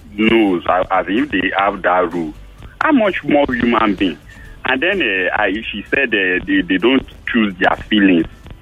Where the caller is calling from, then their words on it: Ekwe, Imo, Nigeria; and I'm calling from Ekwe.